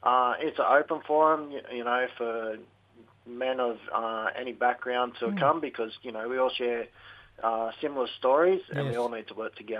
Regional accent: Dubbo, New South Wales, Australia; Wiradjuri boy from Dubbo, Central West, New South Wales.

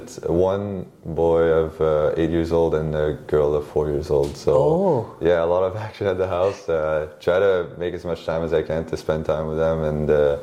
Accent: Montreal, Quebec, Canada; because I'm from Montreal.

